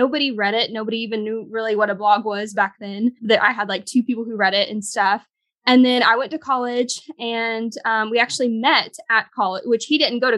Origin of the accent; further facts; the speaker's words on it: Arkansas, United States; we're both from Arkansas.